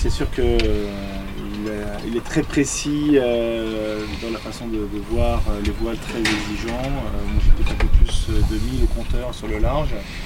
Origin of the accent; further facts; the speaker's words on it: Le Havre, Normandy, France; Donc c'est un petit peu de sens chez nous, au Havre.